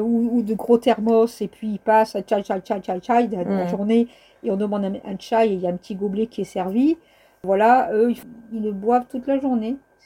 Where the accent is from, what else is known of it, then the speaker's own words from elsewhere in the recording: France; en tout cas chez nous en France